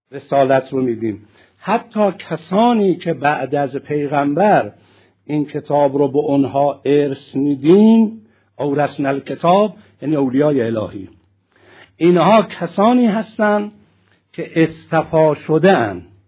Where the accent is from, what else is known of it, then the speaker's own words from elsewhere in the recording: Iran; از حرف زدن ما چند نفر فهمید ما ایرانی هستیم و فارسی حرف میزنیم